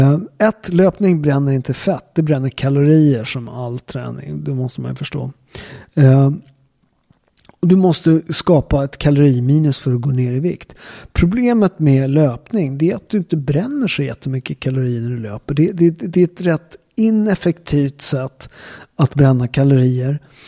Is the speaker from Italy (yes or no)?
yes; Naples, Campania, Italy; now in Sweden; om man bara tittar på där jag kommer från, Neapel